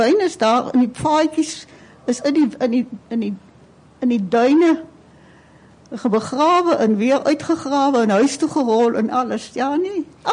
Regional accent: Doringbaai, Western Cape, South Africa; also born or lived in Lamberts Bay; en ek het nie groot geword in die area nie. Ek het op Doringbaai en Lammelsbaai groot geword

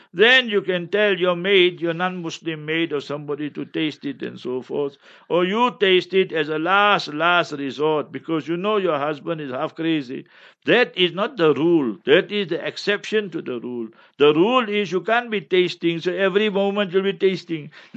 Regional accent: South Africa; born there; I was born in apartheid. I was born in the African location. So we went through all this.

